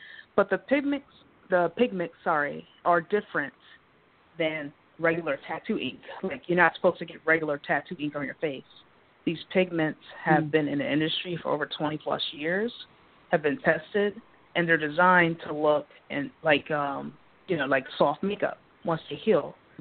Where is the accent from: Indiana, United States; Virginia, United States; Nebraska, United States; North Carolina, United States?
North Carolina, United States; moved away; because I came from North Carolina to California to learn to do what I'm doing now, and I was teaching chemistry at the time.